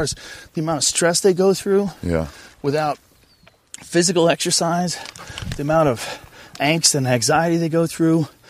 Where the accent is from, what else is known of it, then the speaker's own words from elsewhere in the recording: Boston, Massachusetts, United States; I had a buddy when I grew up with in Boston